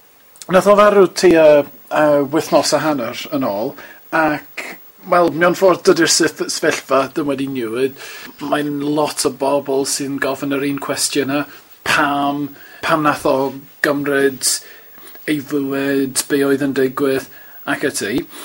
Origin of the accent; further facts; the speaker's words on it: Scotland, United Kingdom; Welsh is a second language; Dwi ddim yn Gymro fy hun, wrth gwrs, dwi'n dod o'r Alban